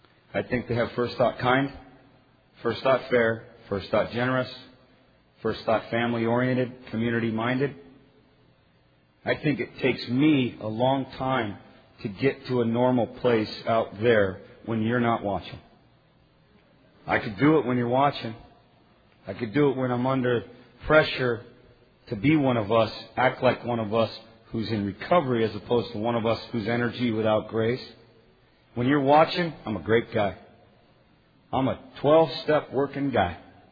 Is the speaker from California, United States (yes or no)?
yes; Oakland, California, United States; I was raised in the late 80s in this fellowship in Oakland, California, where I got clean, my hometown.